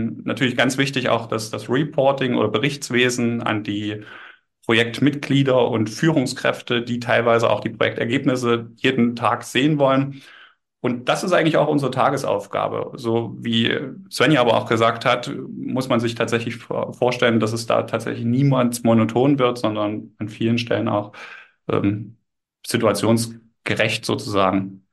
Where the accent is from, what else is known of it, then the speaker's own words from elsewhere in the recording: Saxony, Germany; born there; now in Wolfsburg, Germany; 33 Jahre alt, komme gebürtig aus dem Leipziger Land, bin seit 2016 auch hier bei der PEC angestellt